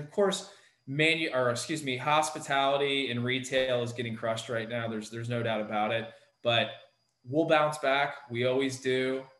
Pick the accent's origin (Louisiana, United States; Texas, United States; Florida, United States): Florida, United States; Palm Beach Gardens; I mean, I remember growing up in Palm Beach Gardens, Jupiter area, and I could zip to Miami in an hour easily.